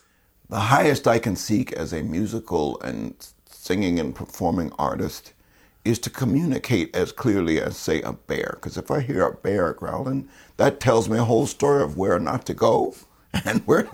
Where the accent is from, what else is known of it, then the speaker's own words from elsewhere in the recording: Scotland, United Kingdom; Well, I'm actually Scottish.